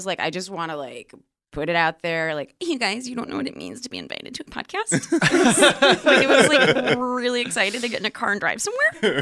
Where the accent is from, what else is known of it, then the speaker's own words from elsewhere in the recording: Detroit, Michigan, United States; also born or lived in Chicago; I'm from the Detroit Verbs in Michigan.